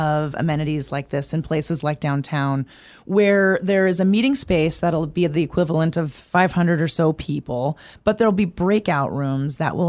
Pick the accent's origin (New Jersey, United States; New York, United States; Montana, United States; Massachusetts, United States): Montana, United States; I'm from Montana. I've lived in Missoula for 26 years.